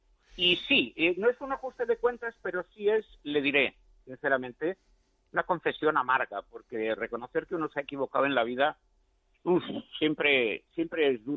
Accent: Catalonia, Spain; soy catalán y vivo en Cataluña.

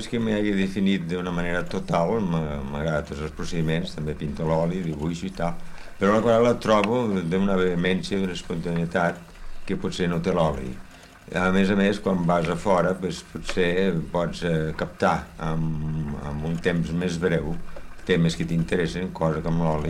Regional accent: Tortosa, Catalonia, Spain; also born or lived in Barcelona; històricament sóc fill de Barcelona. Jo sóc nat a Barcelona. El que passa és que tota la família és d'arrel tortosina. I quan tenia 4 anys vam retornar a la Tortosa, on hi vaig estar fins a la guerra.

